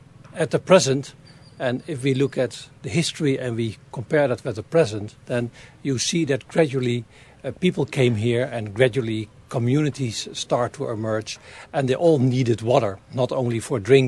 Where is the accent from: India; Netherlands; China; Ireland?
Netherlands; moved away as an adult; now in Arreville; I come from the Netherlands, Holland. I left Holland 1.5 years ago, and then I became newcomer here in Arreville, and just 2 months ago I became Arrevillian